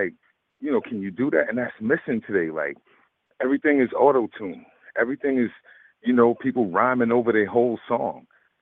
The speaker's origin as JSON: {"language": "English", "region": "New York", "country": "United States", "said": "Look, I'm from New York. I'm very much biased, you know what I'm saying, towards New York hip-hop."}